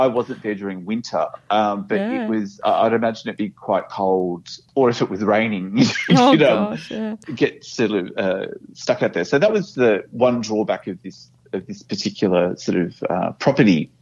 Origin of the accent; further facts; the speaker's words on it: Brisbane, Queensland, Australia; now in Melbourne, Australia; So around that time, I live in Melbourne, and I'm permanently based here, and I love Melbourne. But I grew up in Brisbane